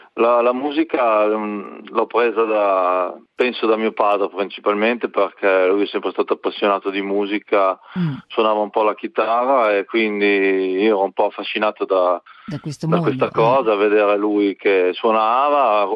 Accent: Salsomaggiore Terme, Emilia-Romagna, Italy; also born or lived in Parma; sono rimasto nello stesso paese, nel senso che io sono nato a Parma solo perché a Salso non c'era l'ospedale, però ho sempre vissuto qua.

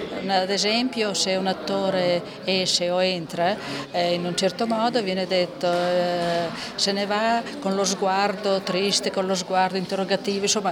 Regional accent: Lugo, Emilia-Romagna, Italy; now in Castel Bolognese, Italy; poi eccomi anche a Lugo, che è il mio paese nativo

